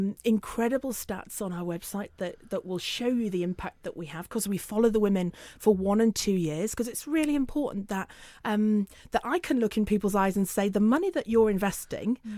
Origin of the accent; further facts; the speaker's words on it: England, United Kingdom; accent: northern; I should say that we are not just about London, hence my northern accent.